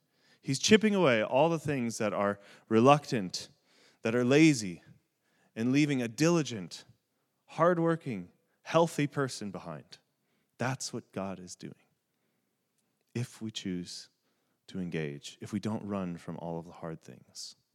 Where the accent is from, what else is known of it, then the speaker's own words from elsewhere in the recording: United States; I just say American because I'm an American, right?